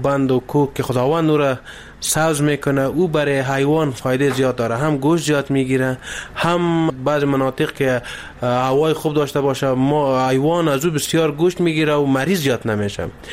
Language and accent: Persian; Afghanistan; به خاطر که امسال در ولایت ما یا در سر تا سر افغانستان خوشحالی است